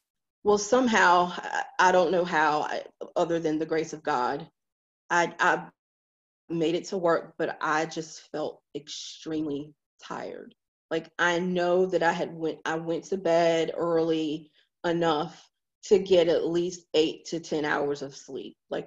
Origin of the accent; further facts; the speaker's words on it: Rocky Mount, North Carolina, United States; And so my home is about 60 miles east of Raleigh. So it was a good little drive. I'm from Rocky Mount, North Carolina, if any of you have heard of Rocky Mount.